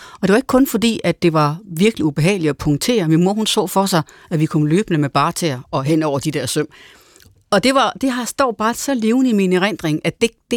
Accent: Hasten, Central Denmark Region, Denmark; Da jeg var barn i Hasten mellem Aarhus og Randers, der boede mine forældre i et stort hus på landet, hvor en granplantage støtte op til.

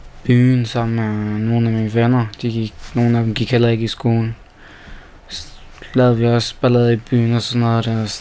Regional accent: Odense, Region of Southern Denmark, Denmark; Jeg er 15 år gammel, og jeg kommer fra Odense, Holsmos.

